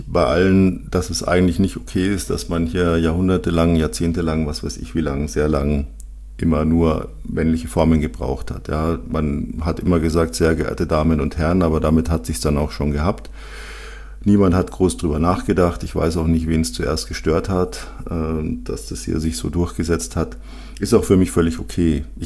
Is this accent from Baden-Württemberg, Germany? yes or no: no; Bavaria, Germany; accent: Bavarian; ich bin zweisprachig aufgewachsen, ich habe Hochdeutsch gelernt, ich kann aber auch Bayerisch Dialekt perfekt reden. Und wenn jemand mit mir hier in Bayern bayerisch redet